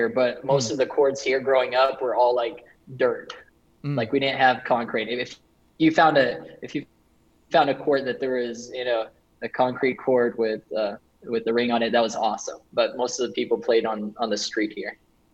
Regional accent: Philippines; I grew up here in the Philippines. We came over here in 1996, and the city was really nothing really at that time. So I grew up here as a missionary kid

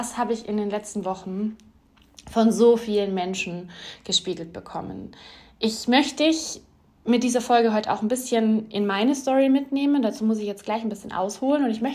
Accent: Ulm, Baden-Württemberg, Germany; auf sehr, sehr vielen Veranstaltungen hier in der Ulmer Umgebung bei uns

